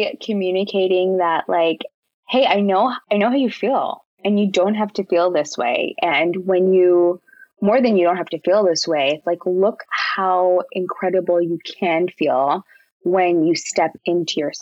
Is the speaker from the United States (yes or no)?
no; Vancouver, British Columbia, Canada; because I grew up in Vancouver.